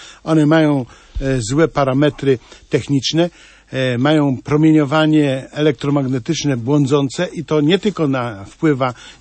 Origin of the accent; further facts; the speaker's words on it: Tuchów, Lesser Poland, Poland; Ja pochodzę z Tarnowskiego, z Tuchowa.